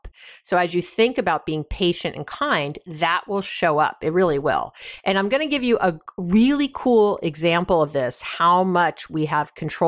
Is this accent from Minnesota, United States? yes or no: no; New York, United States; I'm from New York, and I'm saying it's cold.